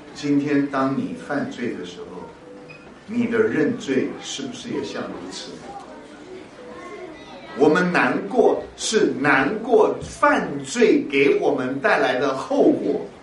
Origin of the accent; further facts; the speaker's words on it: Hunan, China; 你知道我是湖南人，湖南人是吃辣椒的，是脾气很急的，说话很急的